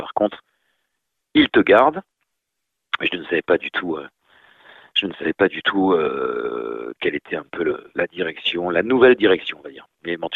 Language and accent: French; Paris, Île-de-France, France; born there; now in Béziers, France; je vis à Béziers aujourd'hui, mais je suis parisien de naissance.